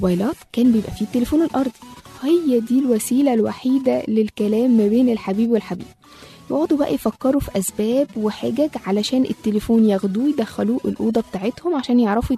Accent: Egypt; وخصوصا إحنا كمصريين من أكتر الشعوب العاطفية، فكان الحب في التسعينات له طعم تاني.

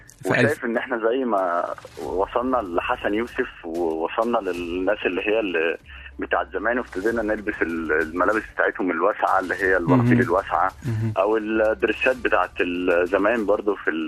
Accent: Giza, Giza Governorate, Egypt; انا من الجيزه

